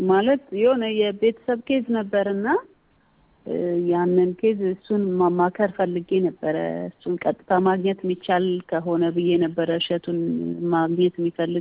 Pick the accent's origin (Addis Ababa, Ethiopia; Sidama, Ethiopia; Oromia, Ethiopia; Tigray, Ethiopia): Addis Ababa, Ethiopia; moved away as an adult; now in Sodo, Ethiopia; እኔ የአዲስ አበባ ልጅ ነኝ፣ ግን ወላይታ ሶዶ ነው የምኖረው በዚህ ሰዓት አሁን ያለሁ።